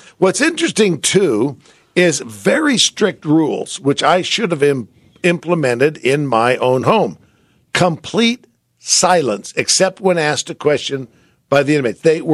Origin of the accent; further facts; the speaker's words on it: San Francisco, California, United States; You know that I grew up in San Francisco, and I've always had kind of a fascination with Alcatraz.